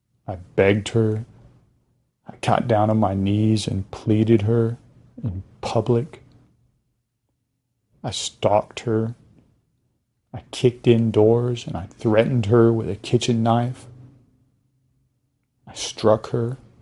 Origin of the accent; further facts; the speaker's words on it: Pensacola, Florida, United States; my wife and I stopped at a Greyhound racetrack in my hometown of Pensacola, Florida.